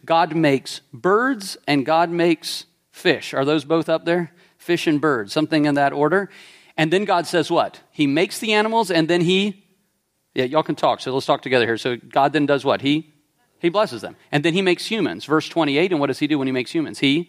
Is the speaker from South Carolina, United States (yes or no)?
yes; South Carolina, United States; This is from the USS Yorktown, which sits in the Charleston Harbor. I'm from South Carolina